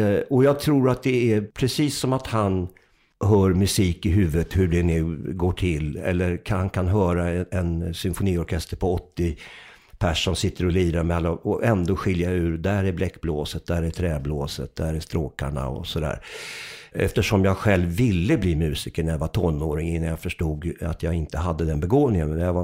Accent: Täby, Stockholm County, Sweden; also born or lived in Upplands Väsby; vi flyttade från Upplands Väsby till Täby när jag var 8 år gammal och att jag blev ganska mobbad

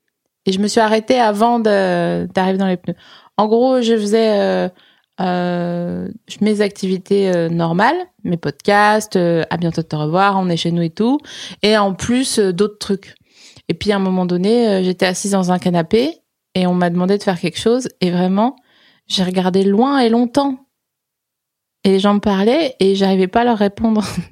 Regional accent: Grand Est, France; also born or lived in Vosges; je suis née dans les Vosges, j'ai grandi en Alsace, et mes parents, ils avaient toujours leur maison dans les Vosges

